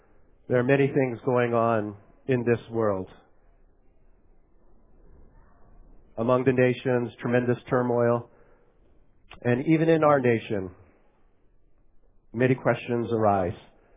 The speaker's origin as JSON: {"language": "English", "region": "Pennsylvania", "country": "United States", "tie": "born or raised there", "also_born_or_lived": "New York City", "said": "although I was born in New York City, I actually spent a good portion of my childhood growing up in rural Pennsylvania."}